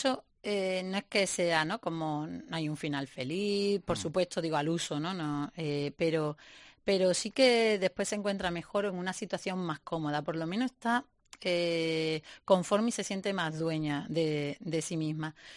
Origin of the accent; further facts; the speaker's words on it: Seville, Andalusia, Spain; yo que soy de aquí, de Sevilla